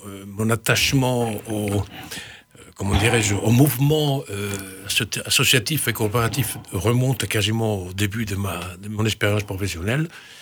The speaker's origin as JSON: {"language": "French", "country": "Italy", "lives_now": "Villefranche, France", "said": "Je le prononce à l'italienne puisque je suis italien. Alors, je suis arrivé à Villefranche une dizaine d'années de façon définitive depuis 2016"}